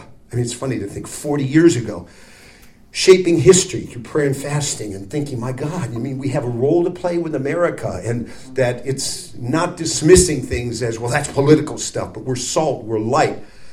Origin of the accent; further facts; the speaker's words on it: Cleveland, Ohio, United States; And I grew up in Cleveland, Ohio. And grew up in a family where we didn't have much.